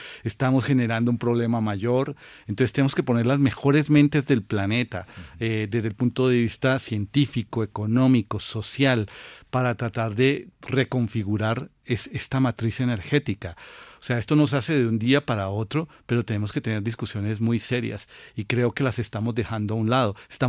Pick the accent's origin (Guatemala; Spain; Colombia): Colombia; Bogotá; Sí, soy bogotano.